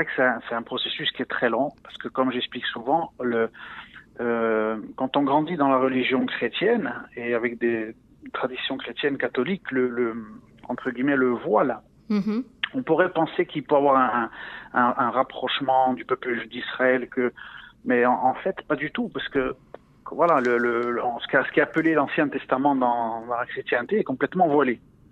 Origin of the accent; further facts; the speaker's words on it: Ajaccio, Corsica, France; j'ai grandi en Corse. Je suis né à Ajaccio dans une famille corse à 100%, du côté de mon père, du côté de ma mère aussi. J'ai grandi dans une éducation chrétienne classique, hein, comme tous les enfants en Corse.